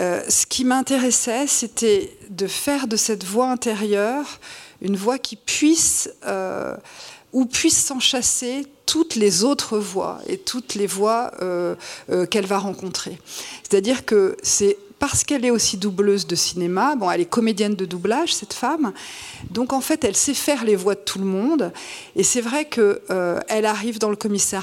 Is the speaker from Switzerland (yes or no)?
no; Le Havre, Normandy, France; moved away as an adult; moi, j'ai quitté Le Havre à 18 ans, et donc j'ai vécu toute mon adolescence là.